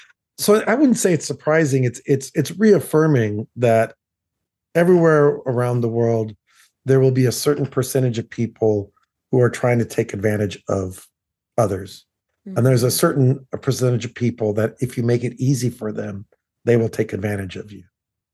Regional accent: United States; moved away; I'm an American, even though I've lived outside of America for 37 years.

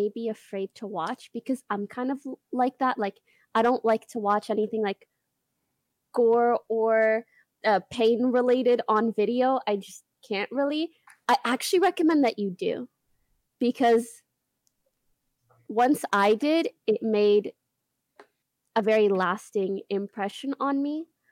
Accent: Canada; I'm Canadian and I only have a visa, so I don't think I can vote.

